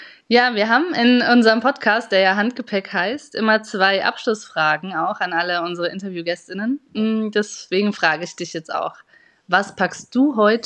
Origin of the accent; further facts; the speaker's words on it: Potsdam, Brandenburg, Germany; ich komme aus Potsdam. Potsdam liegt ja in Brandenburg beim Spreewald